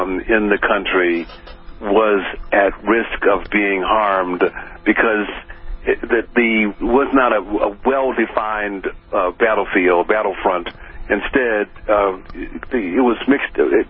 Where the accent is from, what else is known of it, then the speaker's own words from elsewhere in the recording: Baltimore, Maryland, United States; I grew up in Baltimore City, and I thought I was standard, average American